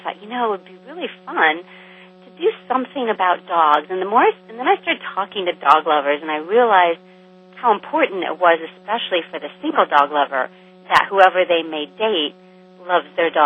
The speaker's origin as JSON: {"language": "English", "region": "Indiana", "country": "United States", "tie": "born or raised there", "said": "I not only had dogs, but, oh, my gosh, I grew up on a farm in Indiana."}